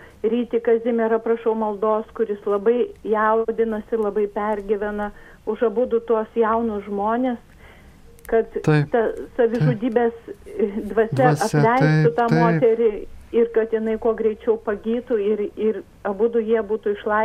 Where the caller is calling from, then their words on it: Vilnius, Vilnius County, Lithuania; aš iš Vilniaus